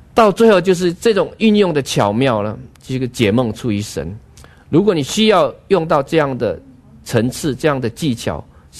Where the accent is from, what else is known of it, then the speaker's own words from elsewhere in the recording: China; 说我们中国人其实是应该更容易操练解释意象意梦，因为我们本来的文化就对这个有很好的理解嘛。